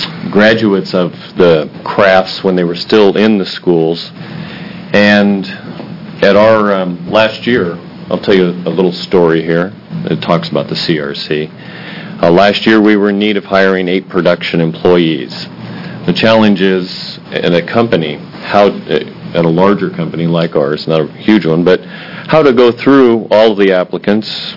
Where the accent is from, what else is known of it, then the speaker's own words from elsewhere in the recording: McMinnville, Oregon, United States; I am from McMinnville, Oregon.